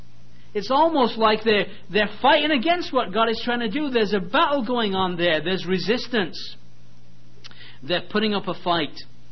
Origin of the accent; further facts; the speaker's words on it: England, United Kingdom; I'm not even an American, I'm an Englishman.